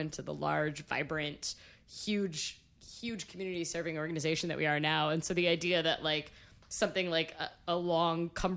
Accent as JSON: {"language": "English", "region": "Midwest", "country": "United States", "said": "See, like, I guess I'm from the Midwest, where I'm like..."}